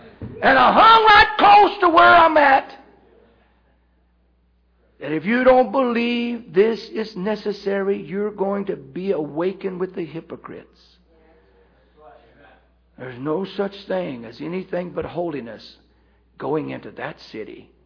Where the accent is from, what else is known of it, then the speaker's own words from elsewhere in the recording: Indiana, United States; The old timers, when I was raised up around Indiana, would talk about restoring things